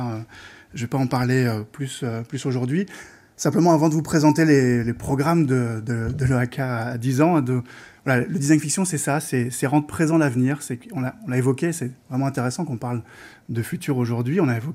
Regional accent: Belgium; et moi je suis belge, je suis très heureux

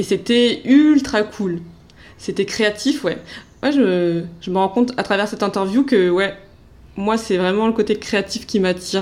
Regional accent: Réunion; je viens des îles de la Réunion, donc aller à Clermont-Ferrand avec la neige, c'est un peu hard.

